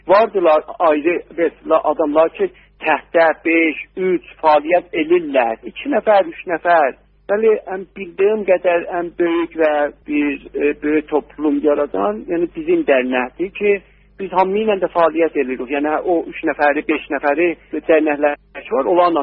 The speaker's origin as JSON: {"language": "Azerbaijani", "town": "Tabriz", "region": "East Azerbaijan", "country": "Iran", "moved": "yes", "lives_now": "Australia", "said": "Mən Təbrizdən gəlmişəm."}